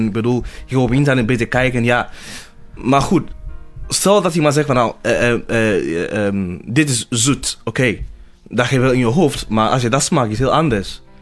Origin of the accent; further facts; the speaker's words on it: Sokode, Volta, Ghana; Dutch is a second language; now in Netherlands; Nou, ik kom uit een heel klein dorpje dat Sokode heette. Sokode. En wel een klein dorpje van een paar duizend mensen. Volgens mij 4000 mensen ongeveer. Ja, daar kom ik vandaan. Dat is ten zuiden van Ghana.